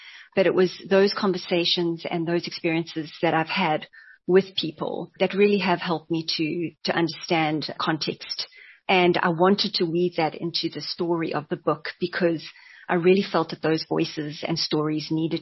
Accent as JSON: {"language": "English", "town": "Durban", "region": "KwaZulu-Natal", "country": "South Africa", "tie": "born or raised there", "also_born_or_lived": "Hluhluwe", "said": "growing up in KwaZulu-Natal, and I was born in Hluhluwe, a small town in Zululand, where my parents were living. They had come out from Ireland, and my dad was working at a local hotel there. And then we moved back to Durban"}